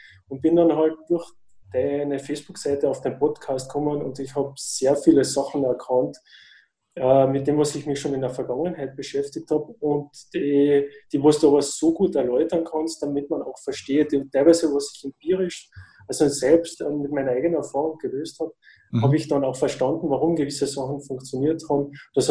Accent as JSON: {"language": "German", "country": "Austria", "said": "ich komme aus Österreich."}